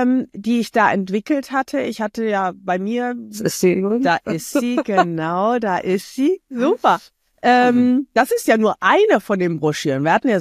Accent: Germany; now in Switzerland; Ich wohne hier in der Schweiz. Ursprünglich bin ich Deutsche.

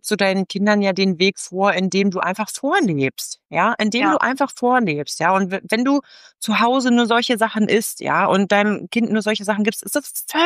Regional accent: West Germany, Germany; Und ich bin aus dem Westen

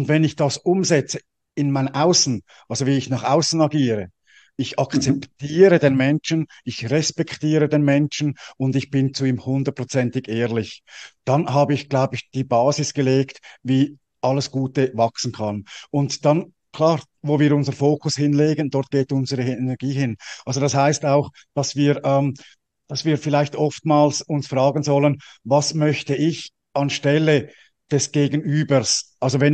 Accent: Switzerland; Ich bin ja als Schweizer

